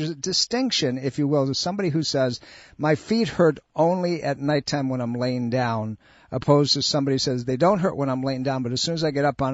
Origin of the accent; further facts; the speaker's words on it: New York, United States; I grew up in Western New York State, and you know how to get around in this stuff